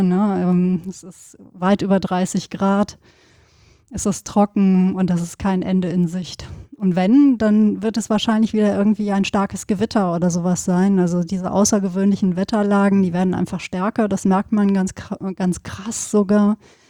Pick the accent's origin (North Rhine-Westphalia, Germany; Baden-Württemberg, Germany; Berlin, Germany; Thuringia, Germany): North Rhine-Westphalia, Germany; wir kommen ja auch beide aus Gegenden, du aus dem Bergischen, ich aus dem Sauerland, wo es immer viel geregnet hat.